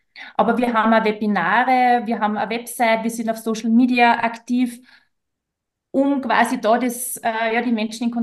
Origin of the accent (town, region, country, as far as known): Austria